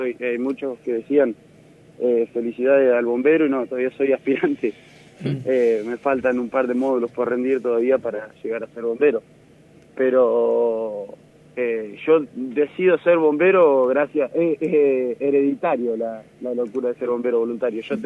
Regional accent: Embajador Martini, La Pampa, Argentina; yo iba a comprar a un local de acá de mi pueblo, acá en Embajador Martini

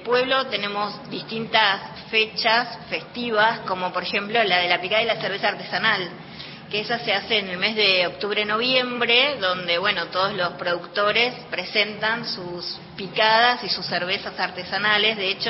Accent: Uribelarrea, Buenos Aires Province, Argentina; Yo soy nacida y criada en Uribe

